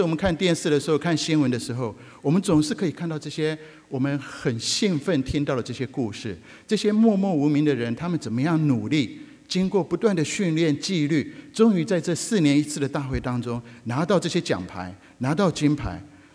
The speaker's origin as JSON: {"language": "Chinese", "country": "China", "said": "对我们中国人来说没有问题，我们还有一次机会，我们刚过中国的农历新年"}